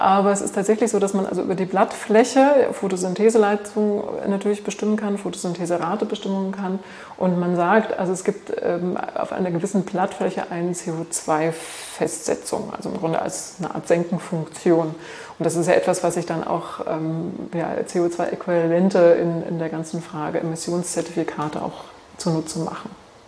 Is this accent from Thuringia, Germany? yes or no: yes; Thuringia, Germany; ich komme aus Thüringen ursprünglich